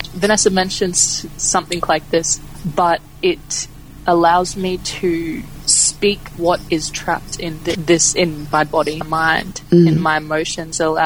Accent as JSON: {"language": "English", "town": "Brisbane", "region": "Queensland", "country": "Australia", "tie": "born or raised there", "said": "So I was born in Brisbane, raised in Brisbane. My dad is Jamaican and my mom is Aboriginal and Irish and Scottish. My Aboriginal family is Aranda from Alice Springs through my grandfather's side."}